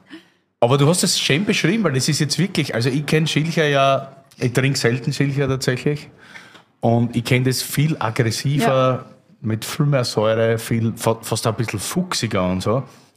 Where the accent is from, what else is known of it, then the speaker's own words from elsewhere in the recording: Styria, Austria; Am Ringkogel tatsächlich, wo ich her bin.